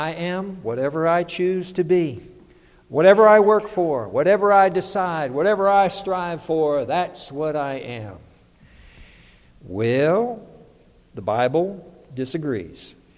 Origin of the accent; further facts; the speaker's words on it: St. Louis, Missouri, United States; born there; I was born in St. Louis, Missouri, to some really fine Christian parents